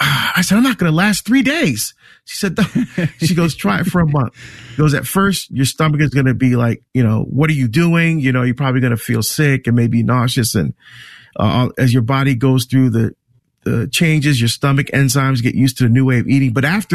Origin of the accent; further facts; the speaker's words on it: New Jersey, United States; well, no, I'm from New Jersey, and I grew up on burgers and steak and hamburgers and bratwurst.